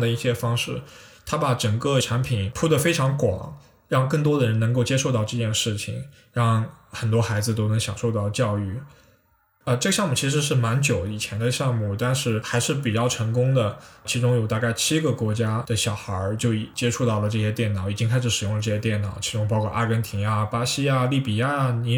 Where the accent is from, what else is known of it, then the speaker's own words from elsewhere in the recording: Xinjiang, China; 但是我家乡一些地方可能南疆相当于来说是比较贫困的